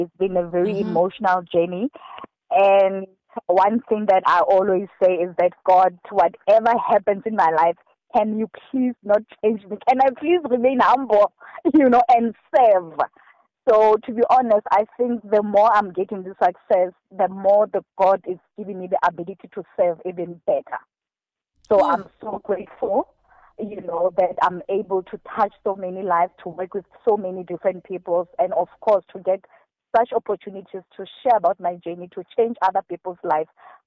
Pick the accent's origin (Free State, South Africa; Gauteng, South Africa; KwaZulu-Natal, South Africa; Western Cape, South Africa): Free State, South Africa; I come from a very rural area. I was born actually in Ebalenche. And my parents moved to, you know, in the rural areas because of job hunting. They end up in the villages in the Free State, in Gwagwa.